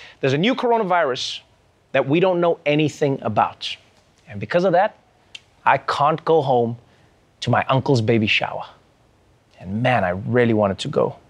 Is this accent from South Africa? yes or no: yes; South Africa; as a South African who does not have the variant, I think this travel ban is total bullshit.